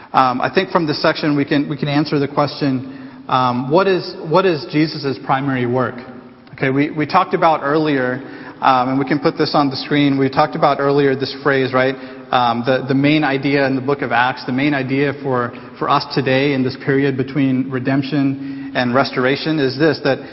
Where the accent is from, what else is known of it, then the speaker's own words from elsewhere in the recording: Houston, Texas, United States; Well, growing up in Houston, I remember, you know, the local ABC news station, their nightly news program was called Eyewitness News.